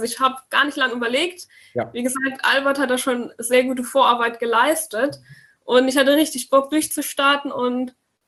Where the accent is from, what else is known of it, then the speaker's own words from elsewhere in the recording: Bavaria, Germany; bin 19 Jahre jung, komme aus der Nähe von Würzburg